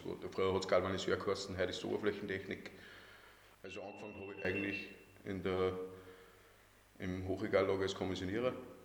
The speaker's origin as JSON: {"language": "German", "region": "Vienna", "country": "Austria", "tie": "born or raised there", "also_born_or_lived": "Upper Austria", "said": "Bin 1984 in Möck geboren, also kein waschechter Oberösterreicher. Ich bin zwar in sehr jungen Alter schon nach Wien gekommen. Und bin seit meinem zweiten Lebensjahr wohne jetzt in Mühlen."}